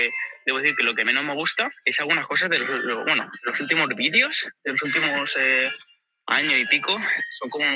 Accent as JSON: {"language": "Spanish", "town": "Alcalá de Henares", "region": "Community of Madrid", "country": "Spain", "moved": "as an adult", "lives_now": "Aachen, Germany", "said": "soy arquitecto de Alcalá de Henares, pero llevo unos 4 años viviendo en Alemania, trabajando de investigador en la universidad, en Aquisgrán."}